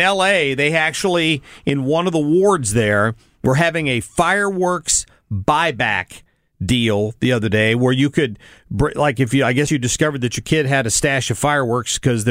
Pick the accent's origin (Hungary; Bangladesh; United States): United States; I don't need your permission to do that. I'm an American.